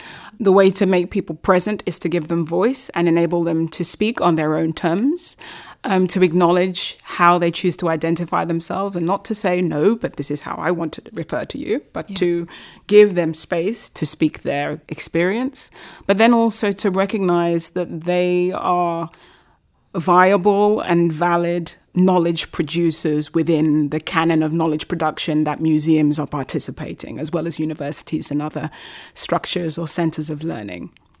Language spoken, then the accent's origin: English; Brazil; but I'm from Brazil and I kind of feel that they're getting it a bit right